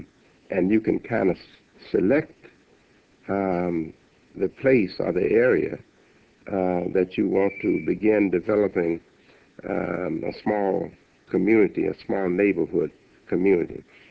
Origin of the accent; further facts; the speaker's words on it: Chicago, Illinois, United States; As you know, I'm a Chicagoan, and you are too. When we live in the suburbs, of Chicago.